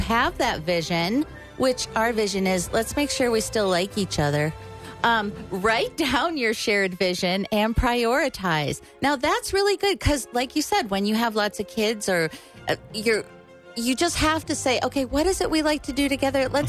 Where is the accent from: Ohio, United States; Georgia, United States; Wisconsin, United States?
Wisconsin, United States; Eau Claire; also born or lived in Milwaukee; But I was just thinking about when we moved from Milwaukee to Eau Claire, Wisconsin, and where I went to school.